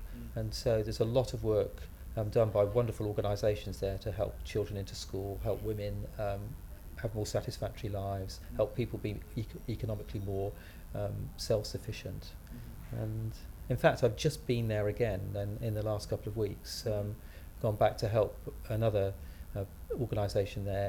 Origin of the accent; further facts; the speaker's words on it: Oxford, South East England, United Kingdom; also born or lived in London; We grew up in Oxford, went to school there. I eventually went to university in Oxford, then lived in London for a while.